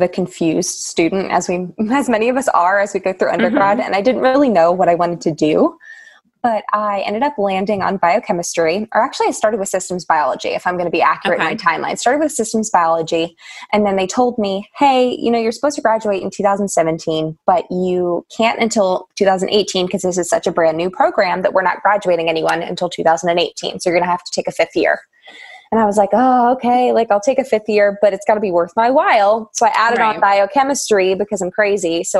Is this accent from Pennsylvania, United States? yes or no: yes; Pennsylvania, United States; And I grew up in Pennsylvania, but I represented Virginia because that's where I went to undergrad and grad school.